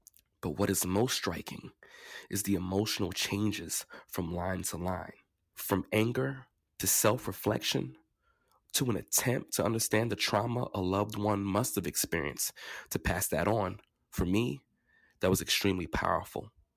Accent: Brooklyn, New York, United States; I'm from Brooklyn, New York.

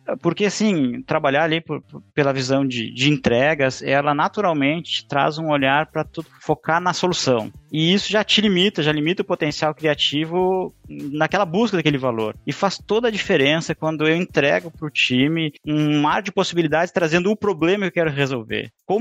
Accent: Rio Grande do Sul, Brazil; accent: gaúcho; eu trabalho no Sicredi aqui em Porto Alegre, no sul do país. Vocês vão ver muito pelo meu sotaque, falo bastante tchê, capaz, bah, o bah é bem presente.

